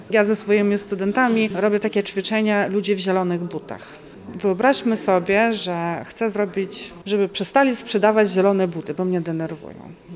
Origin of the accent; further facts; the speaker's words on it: Ukraine; przekonaliśmy świat do tego, że jesteśmy ofiarami, że jesteśmy Ukraińcami